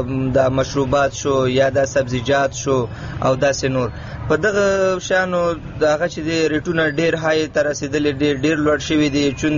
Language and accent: Pashto; Nangarhar, Afghanistan; د ننګرهار ولایت د یو تن اوسیدونکی یم.